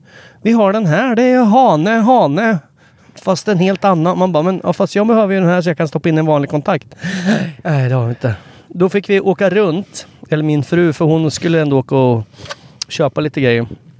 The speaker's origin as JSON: {"language": "Swedish", "town": "Linköping", "region": "Östergötland", "country": "Sweden", "tie": "born or raised there", "said": "Linköping, det är där jag växte upp."}